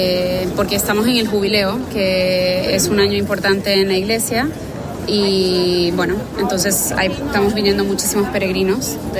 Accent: Puerto Rico; Yo vengo de Puerto Rico

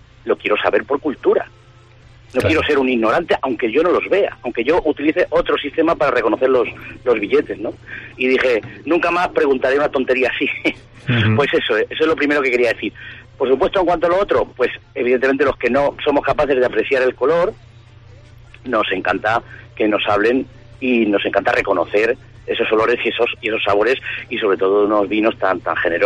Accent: Castilla-La Mancha, Spain; now in Jerez, Spain; soy manchego.

